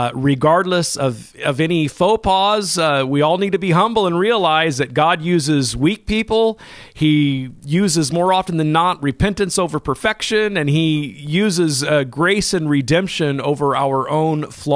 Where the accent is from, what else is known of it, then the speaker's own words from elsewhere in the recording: Modesto, California, United States; also born or lived in Gustine; I grew up in the Modesto area, born in the little Portuguese town of Gustin back in the 1960s, and was raised, however, in Modesto